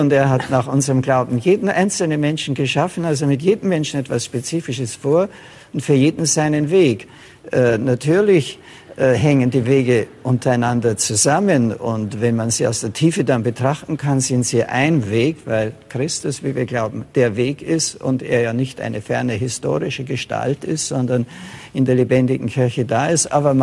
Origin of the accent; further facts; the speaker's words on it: Germany; Ich bin ein Deutscher